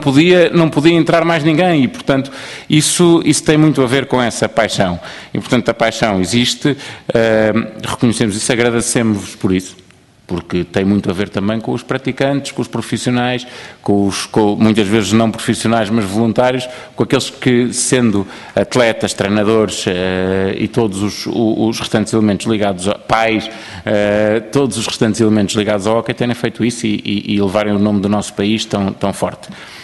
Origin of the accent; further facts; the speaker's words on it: São João da Madeira, Aveiro, Portugal; eu sou de São João da Madeira